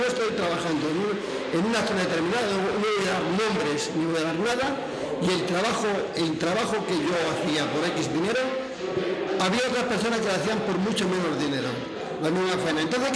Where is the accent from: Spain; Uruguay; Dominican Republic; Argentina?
Spain; Extremadura; now in Barcelona, Spain; Yo vine a Barcelona, y me dirigí a la gente y me hablaban en catalán, sin viniendo de la región de Extremadura.